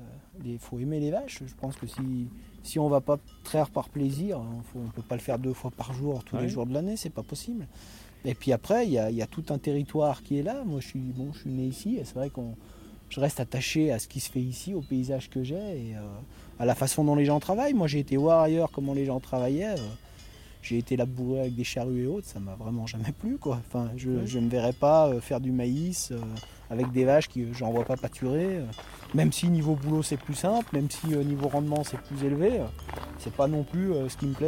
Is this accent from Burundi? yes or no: no; Auvergne-Rhône-Alpes, France; quand je disais que je venais des Bauges, on me demandait si je pouvais rentrer chez moi l'hiver.